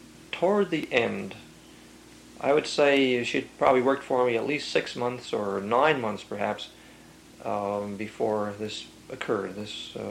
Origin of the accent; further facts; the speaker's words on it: Passaic, New Jersey, United States; Yes, right here in Passaic. I was born in Passaic.